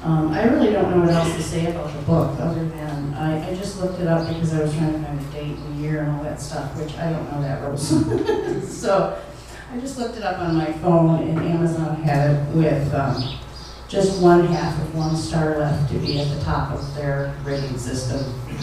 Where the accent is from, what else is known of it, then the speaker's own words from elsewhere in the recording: New England, United States; I'm from New England